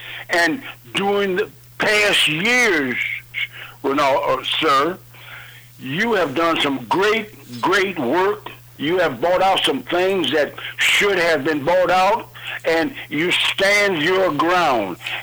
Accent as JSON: {"language": "English", "town": "Waterloo", "region": "Iowa", "country": "United States", "tie": "born or raised there", "said": "Just like in Waterloo, my hometown, when I was first introduced into the hall of Lou Thayers and Dan Gable."}